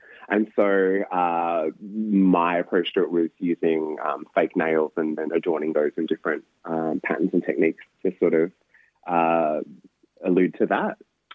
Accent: Australia; just purely because growing up in Australia, it always felt not like a, but like a secondary, sorry, not like a primary gesture.

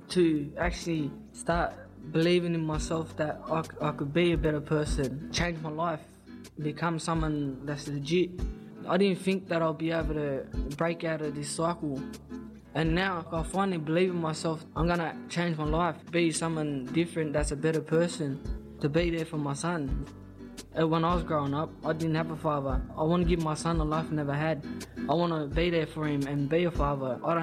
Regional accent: Australia; I'm from the Bundjalung tribe. That's on my mother's side. And from my father's side, Barkindji, Mildura. With my mother and that, when we're up Lismore, being up there, seeing the land and that where I come from. When I was a little baby, Mum took me back down Mildura

